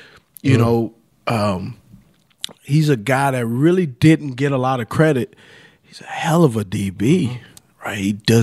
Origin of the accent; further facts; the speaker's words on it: the South, United States; Man, growing up in the South, and then you growing up where you grew up, and then coming to LA, it's a different mentality, man.